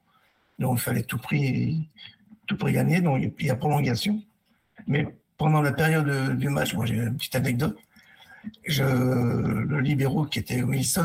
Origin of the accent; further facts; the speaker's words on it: Grand Est, France; born there; Ouais, je suis né dans les Vosges, oui